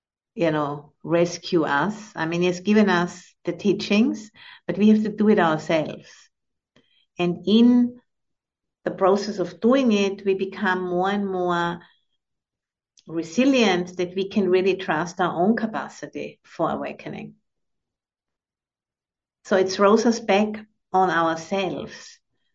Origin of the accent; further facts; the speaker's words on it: Austria; when I was young, I was growing up in Austria, you know, which is a Catholic country.